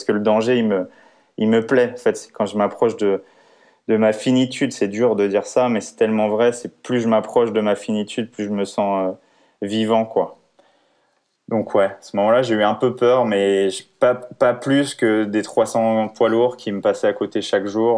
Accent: Paris, Île-de-France, France; je viens de Paris.

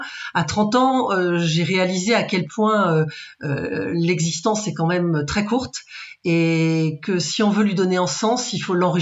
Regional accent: Brittany, France; relier un pays où j'avais vécu pendant 10 ans et j'avais laissé un petit bout de mon cœur là-bas quand même, et puis arriver chez moi en Bretagne.

